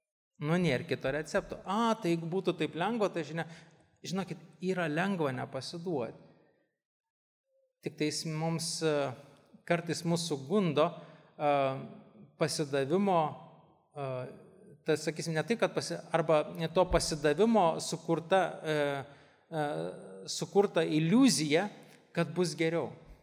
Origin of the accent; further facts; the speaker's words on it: Šiauliai, Šiauliai County, Lithuania; esu iš Šiaulių, esu, jo, mano tikėjimo pažinimas yra kitoks, aš kitoj bažnyčiai.